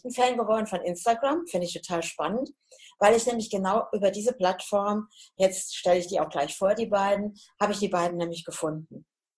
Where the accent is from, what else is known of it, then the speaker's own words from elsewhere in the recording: Hesse, Germany; now in Münsterland, Germany; weil ich komme ja aus dem Hessischen.